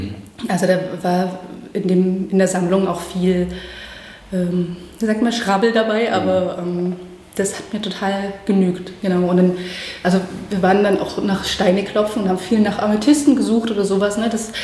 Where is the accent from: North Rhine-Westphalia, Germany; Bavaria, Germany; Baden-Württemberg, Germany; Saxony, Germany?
Saxony, Germany; Chemnitz; born or raised there